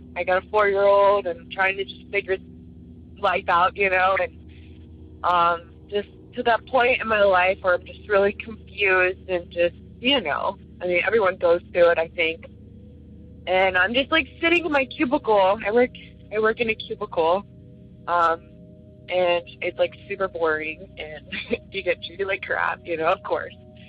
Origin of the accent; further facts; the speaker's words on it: Atlanta, Georgia, United States; I'm from Atlanta.